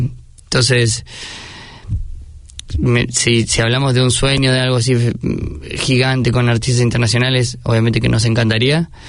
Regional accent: Argentina; cuando estás a 10.000 kilómetros de tu país, siendo argentino

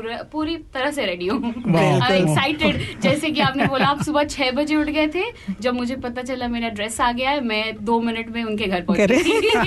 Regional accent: Kolkata, West Bengal, India; सबसे पहले मैं बोलना चाहूँगी कि मैं कोलकाता से हूँ.

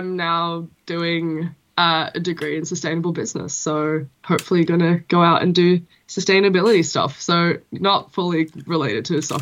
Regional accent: Norway; also born or lived in Melbourne, Australia; I grew up in two countries, mainly Norway, and I also grew up a bit in Melbourne, in Australia. So my accent's a bit funny.

